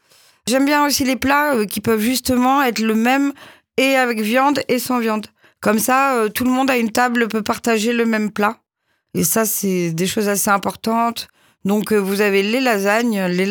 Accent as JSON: {"language": "French", "town": "Bordeaux", "region": "Nouvelle-Aquitaine", "country": "France", "said": "Je viens de Bordeaux et d'un milieu quand même assez rock'n'roll, en tout cas très musical, très dessiné, très artistique aussi."}